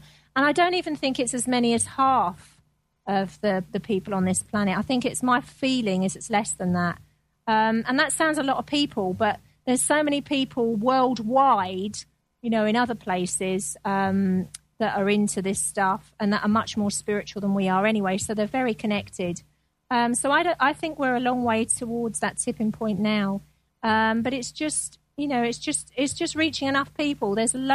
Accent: United Kingdom; obviously because I'm British

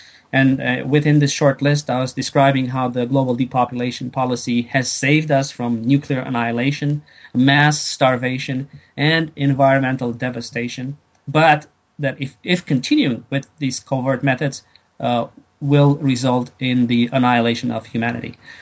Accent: Canada; and I'm Canadian.

